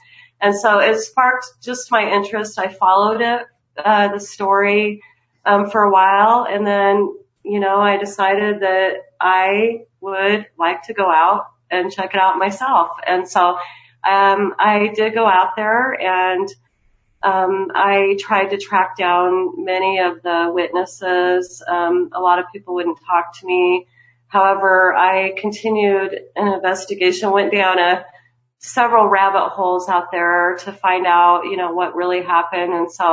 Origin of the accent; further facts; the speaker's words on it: Midwest, United States; No, I'm not. I'm from the Midwest, and I am not from the Boston area.